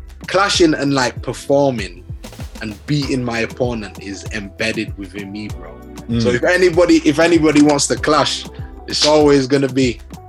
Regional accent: Leeds, Yorkshire and the Humber, United Kingdom; growing up in Leeds, bro, like, I had a good childhood, man. Like, obviously, bare difficulties in the bits that I grew up in.

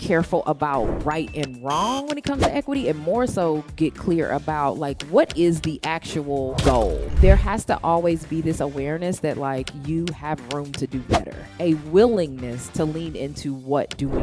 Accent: Detroit, Michigan, United States; I'm originally from Detroit.

